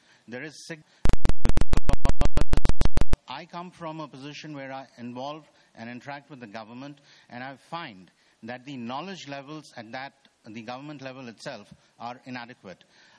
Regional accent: India; I'm from India.

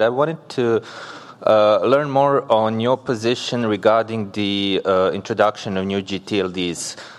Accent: Serbia; from Serbia.

